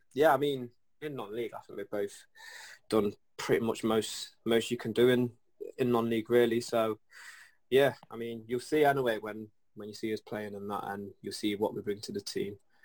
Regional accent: Nottingham, East Midlands, United Kingdom; As you can tell, I mean, I'm from Nottingham

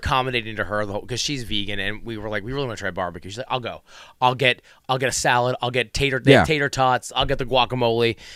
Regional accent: Pennsylvania, United States; You know, I'm from out of town. He's like, oh, where are you from? Like, oh, you know, Philadelphia area. Yeah. It's easier to say Philadelphia than Reading or Fleetwood, for God's sake. You know, or even Allentown. So I'm from the Philly area.

